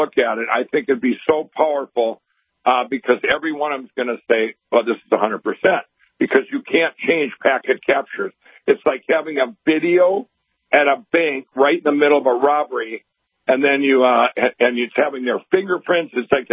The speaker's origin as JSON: {"language": "English", "region": "Minnesota", "country": "United States", "said": "They in my home state here, Minnesota, you know, here we're having this big event"}